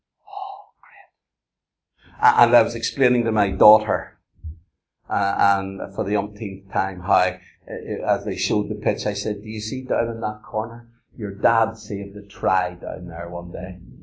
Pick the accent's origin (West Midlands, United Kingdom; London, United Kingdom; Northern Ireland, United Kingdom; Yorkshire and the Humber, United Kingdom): Northern Ireland, United Kingdom; I love rugby. I'm an Ulsterman.